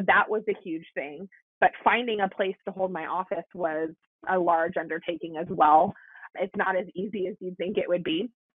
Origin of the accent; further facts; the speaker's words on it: Houston, Texas, United States; also born or lived in Montana; I was born and raised in Houston, and most of my family still lives here